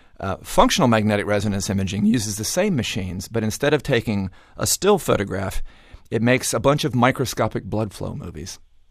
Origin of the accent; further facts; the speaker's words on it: Atlanta, Georgia, United States; I'm from Atlanta, Georgia, the home of Coca-Cola.